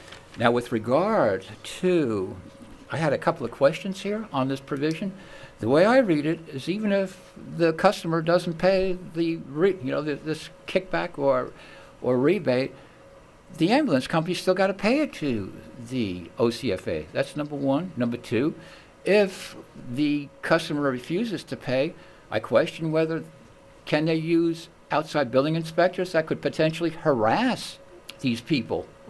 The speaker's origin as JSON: {"language": "English", "town": "Mission Viejo", "region": "California", "country": "United States", "said": "Now, I'm from Mission Viejo."}